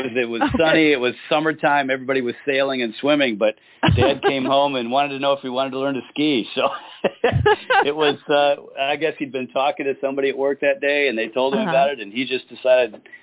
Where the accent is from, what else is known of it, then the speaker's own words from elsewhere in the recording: Midwest, United States; I, you know, like a lot of folks in the U.S., I grew up in the Midwest.